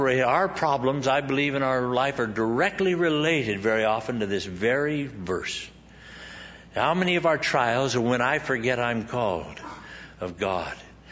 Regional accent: Scotland, United Kingdom; You don't understand. I'm Scottish.

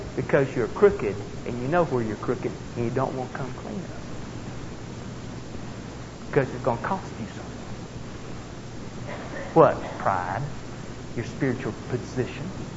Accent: the South, United States; We used to say, where I come from the South, we break them from sucking eggs.

